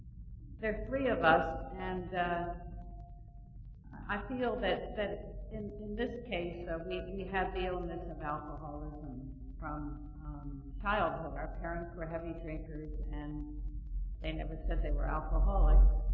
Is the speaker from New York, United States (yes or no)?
yes; Westchester, New York, United States; I grew up in Westchester